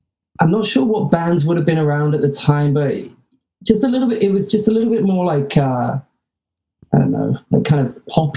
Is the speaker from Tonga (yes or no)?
no; England, United Kingdom; moved away; And then when I go back to England, they're like, what the fuck are you?